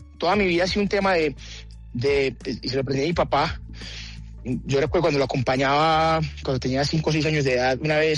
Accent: Medellín, Antioquia, Colombia; no, es que yo no he salido de Medellín nunca, yo no más he visto montañas en mi vida

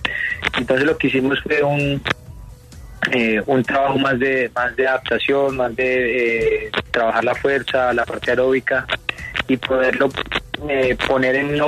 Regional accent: Colombia; now in Miami, United States; yo soy colombiano, llevo ya hace 8 años que vivo acá en Miami

